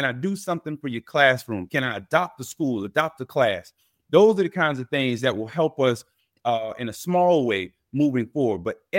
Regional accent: Florida, United States; Well, listen, I'm from Florida.

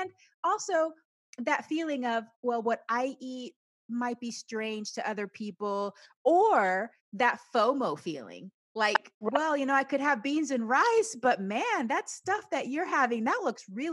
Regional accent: Panama; also born or lived in United States; I grew up both in Panama and the United States.

